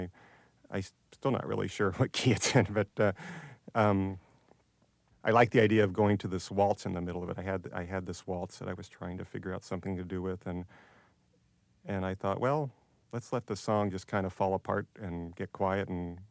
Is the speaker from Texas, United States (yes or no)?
yes; San Antonio, Texas, United States; I grew up in San Antonio, and there's a big Latino population.